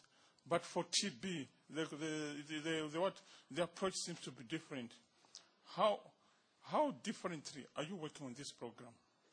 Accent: Zambia; from Zambia

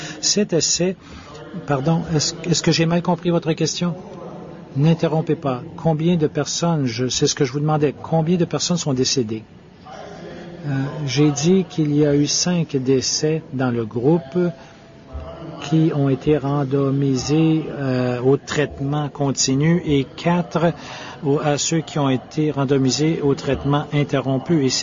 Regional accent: Paris, Île-de-France, France; Oui, bonjour, je viens de Paris

